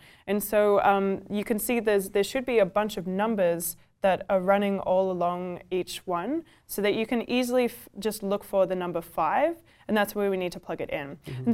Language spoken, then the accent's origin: English; New York, United States; they're also New York based. So I'm from New York.